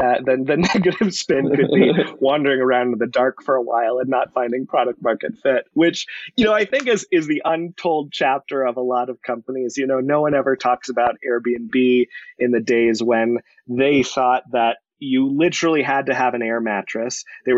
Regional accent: Colorado, United States; So I, born and raised in Colorado, went to CU for school

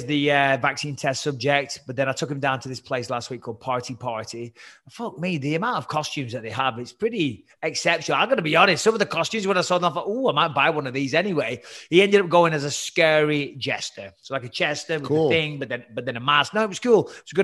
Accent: England, United Kingdom; because I'm English and I can't even vote anyway. So we're not getting into it because I have no say.

